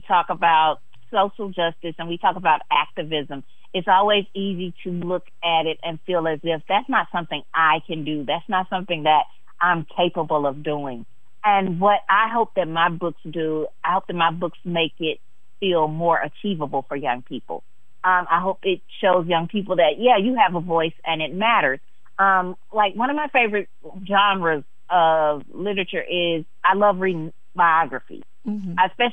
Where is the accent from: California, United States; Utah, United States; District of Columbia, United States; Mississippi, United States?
Mississippi, United States; the fact of being from Mississippi, growing up in Mississippi, that's always going to be probably my biggest influence.